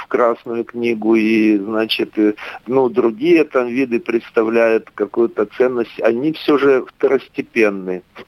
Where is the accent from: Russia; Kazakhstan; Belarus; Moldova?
Belarus; Sinki, Grodno Region; born there; moved away as an adult; Родился в деревне Синьки Берестовицкого района Гродненской области, Республики Белоруссия.